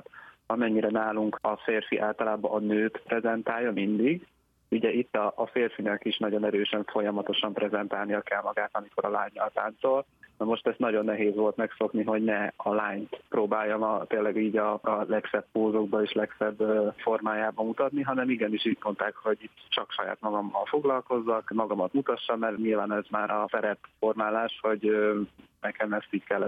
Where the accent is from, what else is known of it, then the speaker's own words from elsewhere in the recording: Hungary; Tehát 3 orosz, egy olasz, olasz, egy kínai és egy én, mint magyar.